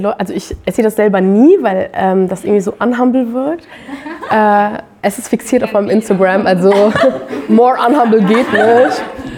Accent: Lower Saxony, Germany; also born or lived in Hanover; now in Berlin, Germany; Ich bin in Pferden groß geworden, das ist in Niedersachsen, gar nicht so weit von deiner Gegend, Nähe Hamburg. Genau, und ich bin da zur Schule gegangen und dann bin ich nach Hannover zum Studieren und dann bin ich nach Berlin gekommen

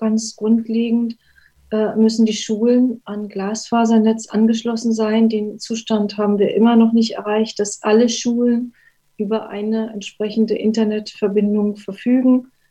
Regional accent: Greifswald, Mecklenburg-Vorpommern, Germany; also born or lived in San Francisco, United States; Greifswald ist meine Heimat. Es hat mich immer wieder in meine Heimat zurückgezogen.

